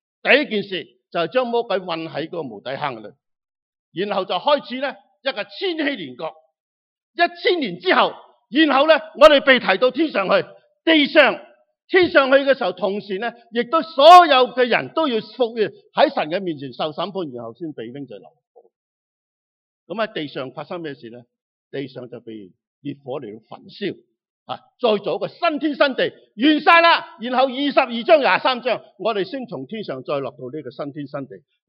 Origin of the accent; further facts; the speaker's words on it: Hong Kong; moved away as an adult; also born or lived in Guanlan, Guangdong, China; now in Canada; 我小小的时候在香港，第二次世界大战的时候，父母带着四个仔女回到大陆，保安有一个叫地方叫观澜，在这里做生意。到我十五岁左右，父母将我们三个仔送到香港读书，咁一直喺香港。我本来喺香港嘅